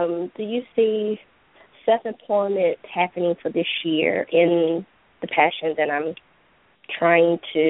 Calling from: Georgia, United States; I'm calling from Georgia, 1879.

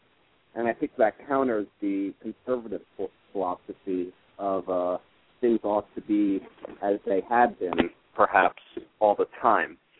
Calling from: Brooklyn, New York, United States; I'm calling from Brooklyn. At Park Slope, precisely.

